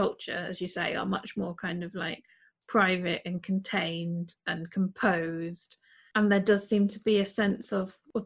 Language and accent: English; Wales, United Kingdom; because I'm Welsh, if you speak to any Welsh or Irish people, I think we have a generally different view of death.